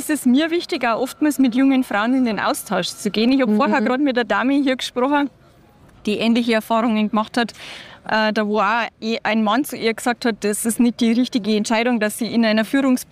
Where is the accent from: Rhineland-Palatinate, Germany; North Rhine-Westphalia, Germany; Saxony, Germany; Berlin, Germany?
Berlin, Germany; born there; Baujahr 85, geboren in Berlin.